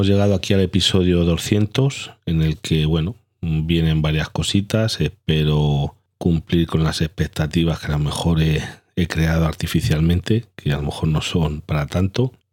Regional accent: Galicia, Spain; yo soy gallego y mis padres escribían, cuando yo era niño, escribían cartas

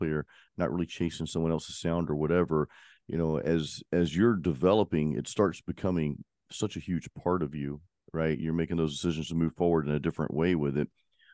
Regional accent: Pensacola, Florida, United States; a guy named Ronnie Miller in Pensacola, Florida, which is my hometown.

